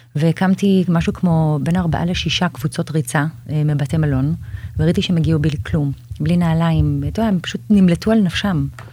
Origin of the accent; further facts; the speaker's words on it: Jerusalem, Jerusalem District, Israel; אני מרגישה שאני איזשהו רליק היסטורי בירושלים, כי אני נולדתי ונשארתי בירושלים.